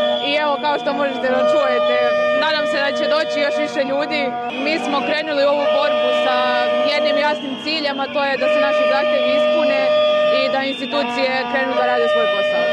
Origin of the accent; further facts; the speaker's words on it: Lajkovac, Kolubara District, Serbia; now in Belgrade, Serbia; Ja sam inače iz Lajkovca, ali studiram u Beogradu.